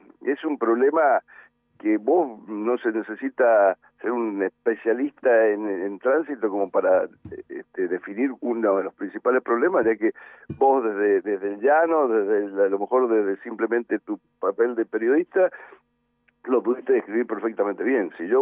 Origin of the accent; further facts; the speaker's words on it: Mendoza, Argentina; Sí, como cualquier mendocino